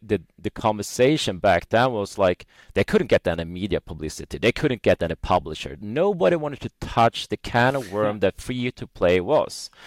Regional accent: Norrland, Sweden; because we're from Northern Sweden. We're based here in Northern Sweden, Umeå.

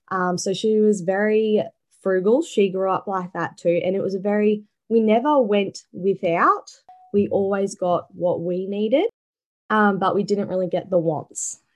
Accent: Sunshine Coast, Queensland, Australia; I am 21. I'm from the Sunshine Coast. Been here pretty much my whole life. Moved here when I was 5. So I just say this is my territory now.

